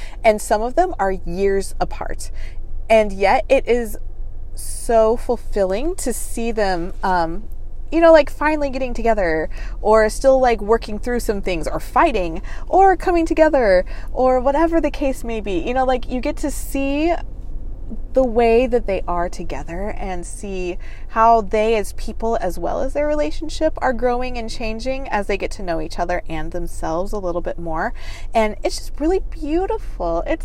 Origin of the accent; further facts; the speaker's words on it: United States; I cannot read it naturally for the life of me because I am clearly American.